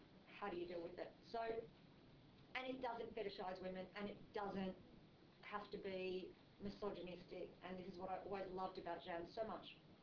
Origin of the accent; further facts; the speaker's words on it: Australia; I'm Australian, I'm immune.